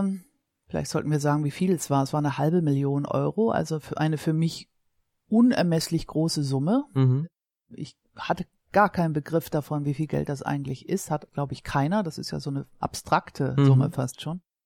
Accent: Hamburg, Germany

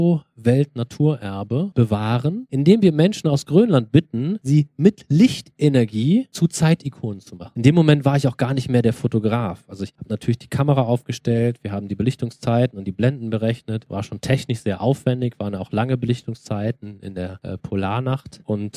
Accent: Eifel, Germany; als ich dann mit meiner Frau durch die Eifel bin und ihr das von, als Touristenführer erzählte und das Geschenk hatte, meine Heimat durch ihre Augen sehen zu dürfen

